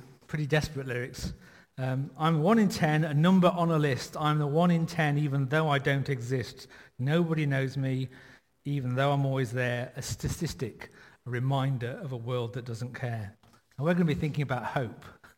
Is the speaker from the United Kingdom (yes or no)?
yes; East Midlands, United Kingdom; Now, I grew up in Nottinghamshire when I was sort of late teens.